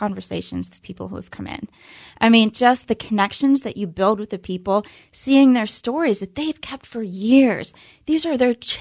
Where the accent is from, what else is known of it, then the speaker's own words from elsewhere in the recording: Pittsburgh, Pennsylvania, United States; the parts of Pittsburgh that I grew up in Pittsburgh, and I'm seeing parts of Pittsburgh that I didn't know.